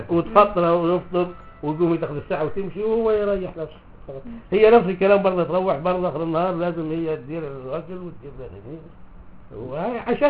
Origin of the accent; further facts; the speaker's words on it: Libya; now in Egypt; ليه احنا جينا من ليبيا من الغرب هم يقولوا علينا مغاربه